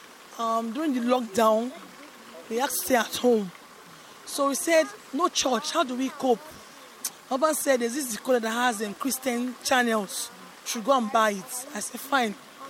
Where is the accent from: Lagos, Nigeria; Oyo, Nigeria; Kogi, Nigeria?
Lagos, Nigeria; born there; I was born in Lagos, but I don't stay in Lagos.